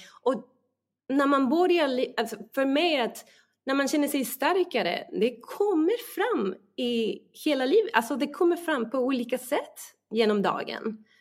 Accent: Mexico; now in Sweden; Alltså jag växte upp i Mexiko också genom den tiden som att alla åt så lite.

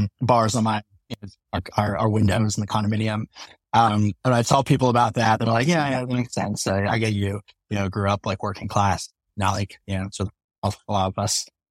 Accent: Anaheim, California, United States; I mean, Buck's friends like to talk about how where I grew up in Anaheim, California, or as we called it Anacrime, is a rough neighborhood to say the least.

